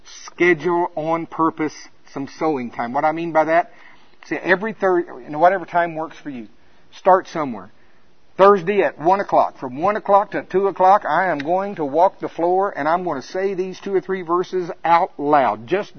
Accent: Oklahoma, United States; But there, hey, I'm from Pottawatomie County, Oklahoma.

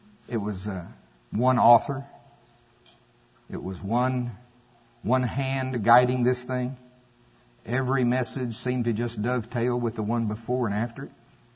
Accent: Oklahoma, United States; I'm definitely not Canadian. I'm from Pottawatomie County, Oklahoma.

